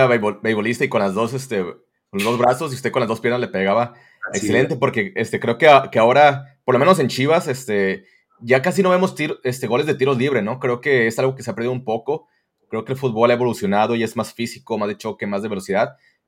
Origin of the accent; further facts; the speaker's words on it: Guadalajara, Jalisco, Mexico; now in United States; yo ahorita estoy acá en Estados Unidos, pero yo allá nací en Guadalajara, ya crecí